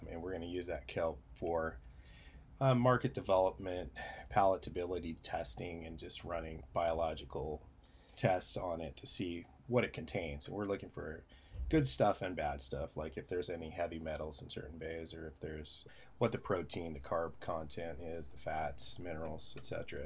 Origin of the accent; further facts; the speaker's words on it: Cordova, Alaska, United States; also born or lived in Oregon / Hawaii; I was born in Cordova, grew up in Alaska and Oregon and somewhat in Hawaii to a commercial fishing family, and grew up fishing and went off to school.